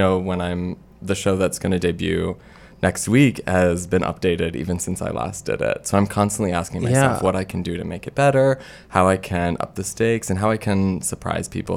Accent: Urbana, Illinois, United States; And then did one-off performances in London and in Los Angeles and in my hometown of Urbana, Illinois, bringing it back full circle.

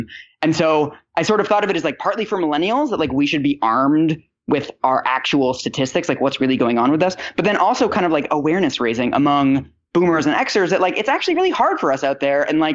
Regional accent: Seattle, Washington, United States; It was being born, growing up in Seattle, and being on NPR.

